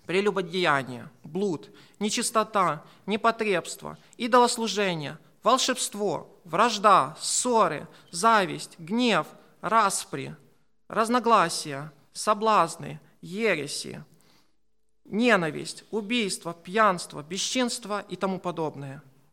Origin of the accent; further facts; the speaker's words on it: Ukraine; Ну, мы все были из Украины, и мы, в принципе, с горем пополам летом сдали.